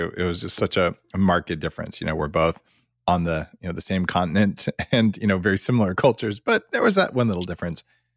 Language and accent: English; United States; now in Canada; I'm an American living in Canada for 10 years.